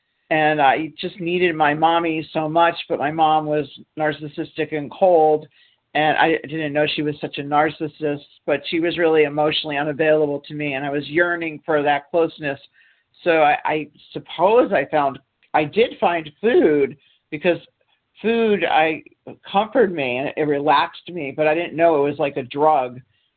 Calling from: Boston, Massachusetts, United States; I'm calling from the Boston, Massachusetts area this morning.

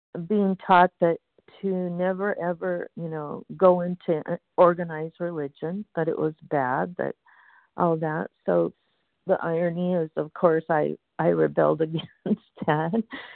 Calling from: Washington, United States; calling from Washington State

